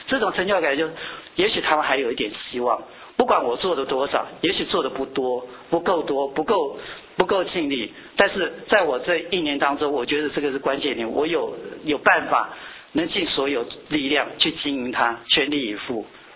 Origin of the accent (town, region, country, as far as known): Taiwan